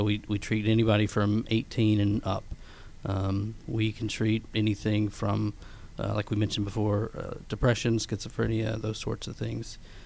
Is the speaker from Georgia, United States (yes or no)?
yes; Georgia, United States; I grew up in Georgia, so I wanted to come back home.